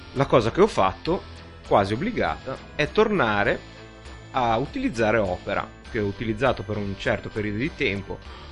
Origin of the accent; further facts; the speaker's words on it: Liguria, Italy; ma da buon ligure cerco sempre di scegliere il prodotto col miglior rapporto qualità-prezzo